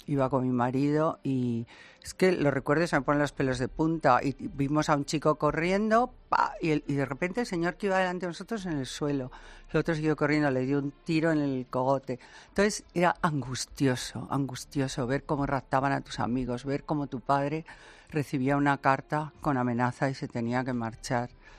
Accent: San Sebastián, Basque Country, Spain; No, yo soy de San Sebastián, he vivido todos esos años, todos los 80 terribles y finales de los 70

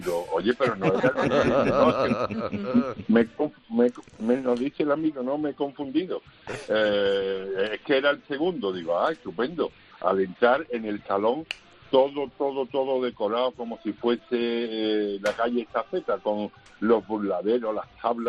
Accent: Valencina, Andalusia, Spain; yo soy de Monte Miguel, de aquí de Sevilla, de Vivón Valencina

